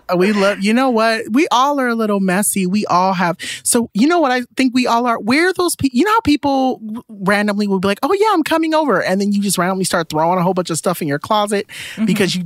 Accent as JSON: {"language": "English", "town": "San Bernardino", "region": "California", "country": "United States", "tie": "born or raised there", "also_born_or_lived": "Compton", "said": "I grew up in San Bernardino. I actually grew up between Compton and San Bernardino in Southern California."}